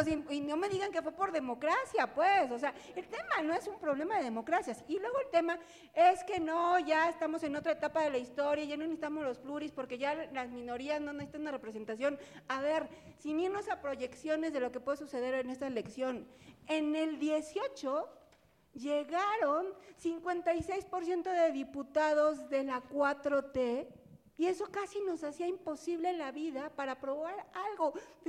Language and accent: Spanish; Puebla, Mexico; also born or lived in Mexico City; poblana, chilanga y he sido pluri